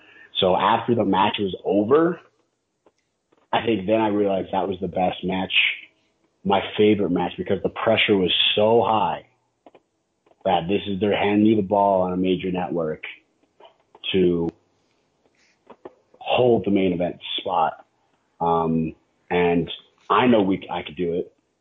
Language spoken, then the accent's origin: English; Utah, United States; he even came to my home state of Utah and wrestled